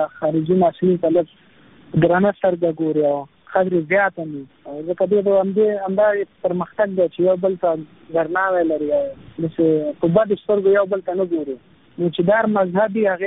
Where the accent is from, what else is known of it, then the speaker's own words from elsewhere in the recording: Nangarhar, Afghanistan; now in India; افغان یم، دویم کال ماسټري کوم پونه ښار کې، ایم اے اکنامکس کې، مکتب هم په ننګرهار ښار کې کړی او ولایت کې